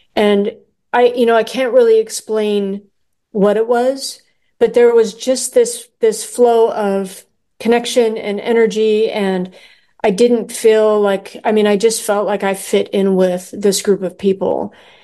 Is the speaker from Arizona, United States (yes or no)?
yes; Arizona, United States; I grew up in Northern Arizona.